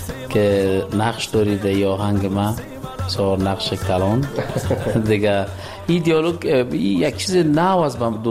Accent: Kabul, Afghanistan; accent: mix of Kabul and Panjshir; من زاده کابل هستم، متولد کابل. کابل جان،

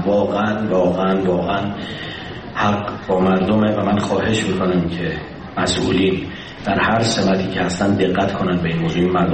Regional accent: Iran

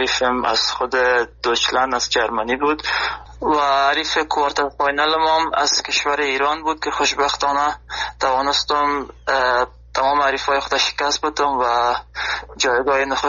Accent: Afghanistan; now in Germany; به خاطر این هدف خود از افغانستان آلمان آمدم

